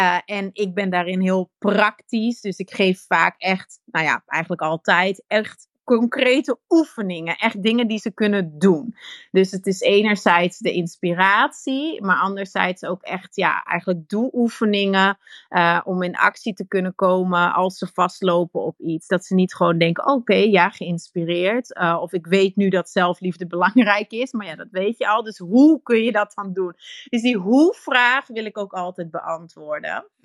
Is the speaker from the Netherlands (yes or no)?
yes; Netherlands; accent: Dutch; now in Antwerp, Belgium; Maar ik woon dus al langer in Antwerpen dan dat ik in Nederland heb gewoond. Dus ik heb ook heel veel Vlaamse uitspraken. En mijn Nederlandse vriendinnen die zeggen dus ook, je klinkt als een Belg. Omdat ik, ja, mijn intonatie is ook veranderd.